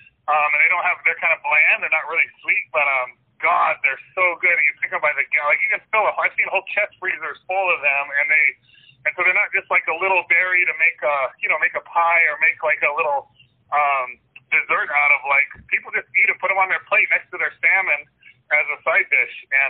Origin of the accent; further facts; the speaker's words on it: Oregon, United States; also born or lived in Shelby, Montana; Yeah, I was born in Shelby, Montana. I was raised out in Oregon. We moved to Oregon when I was young, and then I went back to Montana for college